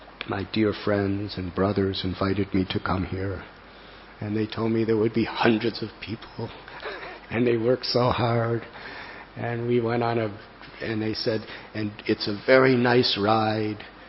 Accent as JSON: {"language": "English", "town": "Mumbai", "region": "Maharashtra", "country": "India", "said": "I'm from Mumbai, I don't know the roads here. Actually, I don't even know the roads in Mumbai."}